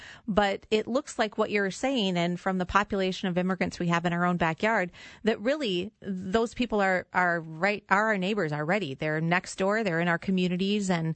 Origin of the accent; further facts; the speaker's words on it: Minnesota, United States; accent: Norwegian Minnesotan; or in my Norwegian Minnesotan accent, I will say ….